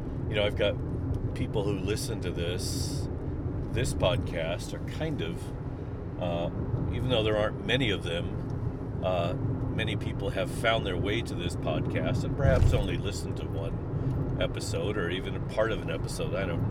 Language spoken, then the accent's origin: English; St. Louis, Missouri, United States; It was recommended by my friend Charles Burks, who is from my hometown, from the St. Louis area.